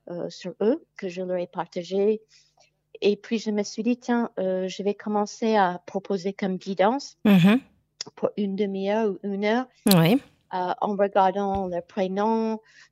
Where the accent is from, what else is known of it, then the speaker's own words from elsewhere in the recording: United States; moved away as an adult; also born or lived in London, United Kingdom; now in France; Je suis née à Londres, en Angleterre, et j'ai grandi aux États-Unis. Ensuite, quand j'étais très jeune, dans mes vingtaines d'années, je suis retournée à Londres. Et à la suite, quelques années de ça, je suis venue en France en 1994.